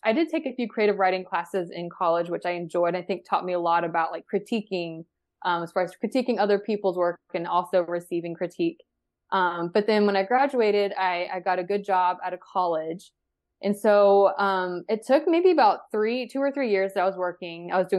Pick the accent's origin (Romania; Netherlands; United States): United States; Georgia; and I'm from Georgia, and we had some ice and snow days.